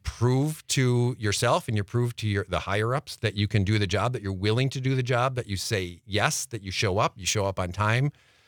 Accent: Milwaukee, Wisconsin, United States; I come from the Milwaukee area and worked at WTMJ TV for over two decades.

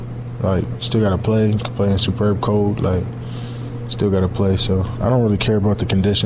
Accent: Pennsylvania, United States; And I'm from Pennsylvania. Played in a state championship game. Like, it's cold.

